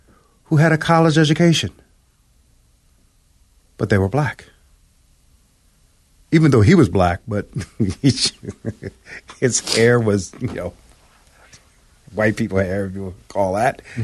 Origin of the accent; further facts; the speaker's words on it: Philadelphia, Pennsylvania, United States; I grew up in Southwest Philly.